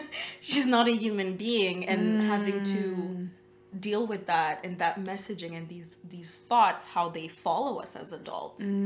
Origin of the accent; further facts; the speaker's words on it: Ottawa, Ontario, Canada; where are you from? I'm from Ottawa.